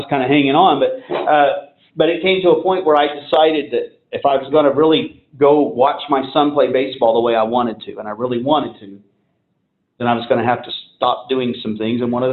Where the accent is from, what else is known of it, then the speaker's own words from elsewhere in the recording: Indianapolis, Indiana, United States; got out of the Marine Corps when I was 22, moved back to my hometown of Indianapolis, went to work in the tool business.